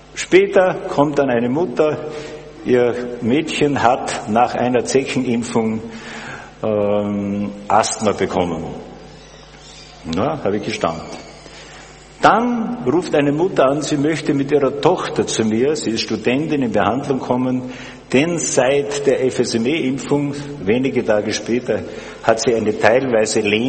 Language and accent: German; Styria, Austria; Ich komme aus der Weststeiermark.